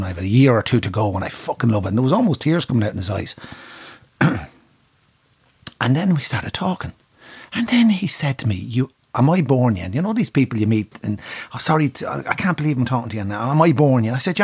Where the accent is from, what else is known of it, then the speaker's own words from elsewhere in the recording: Kildare, Ireland; born there; I said, I was born in Brer, just from the Curragh.